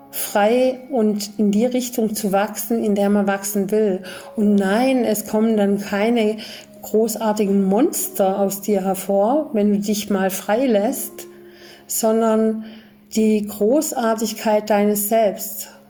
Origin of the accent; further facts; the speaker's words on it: Germany; ich bin eben in Deutschland groß geworden